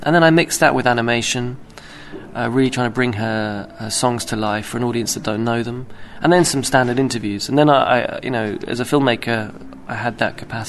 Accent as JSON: {"language": "English", "country": "United Kingdom", "said": "being British, we live in a very formulaic, television-led style"}